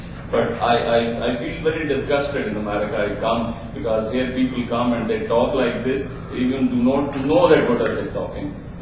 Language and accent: English; Peshawar, Khyber Pakhtunkhwa, Pakistan; English is a second language; from Pakistan, and I belong to the same area. I'm born in Peshawar, and my grandfather migrated from Kandahar